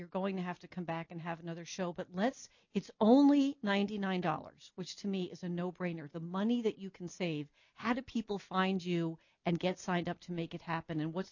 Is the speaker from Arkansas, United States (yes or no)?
no; New Jersey, United States; Today, I am going to talk fast because I am from New Jersey and I can do that.